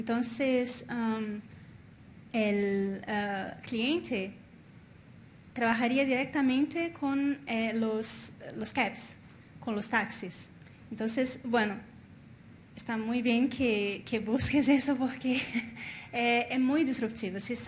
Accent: Brazil; Spanish is a second language; yo vengo de Brasil

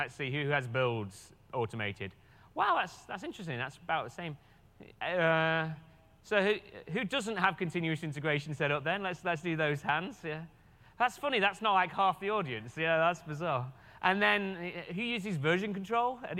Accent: England, United Kingdom; accent: English; my English accent doesn't work well with captioning, so we'll see how it goes. Right. So, I'm a local guy. I actually live remotely in Northern Ireland, and just outside of Belfast.

